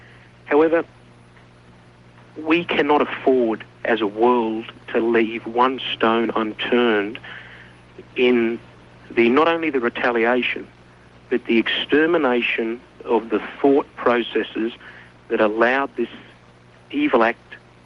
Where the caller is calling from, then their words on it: Sydney, New South Wales, Australia; I'm calling you from Sydney, Australia.